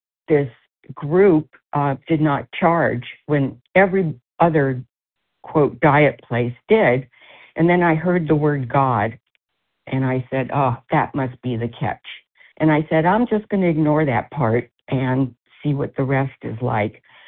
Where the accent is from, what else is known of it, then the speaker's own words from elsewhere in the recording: Philadelphia, Pennsylvania, United States; from Philadelphia.